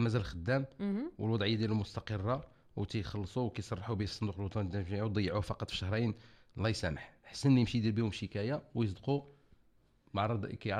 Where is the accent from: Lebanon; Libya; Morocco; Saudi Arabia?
Morocco; انا كمغربي